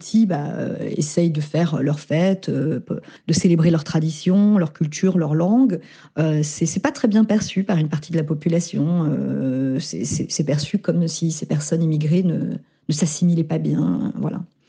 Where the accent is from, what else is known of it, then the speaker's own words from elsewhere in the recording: France; born there; Moi, je me sens française, je suis née en France